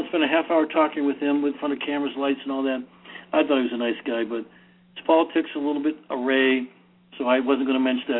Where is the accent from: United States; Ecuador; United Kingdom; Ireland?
Ireland; and I'm an Irish Catholic lad, so you think that the head of my church would be the Pope and I'd want to meet him